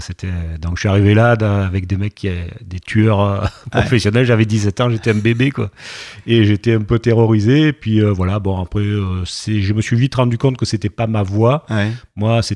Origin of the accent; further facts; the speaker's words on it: L'Isle-sur-la-Sorgue, Provence-Alpes-Côte d'Azur, France; Je suis de Provence, de l'Île-sur-la-Sorgue. Ouais. C'est mon fief, c'est le fief de mes ancêtres. Et j'en suis super fier.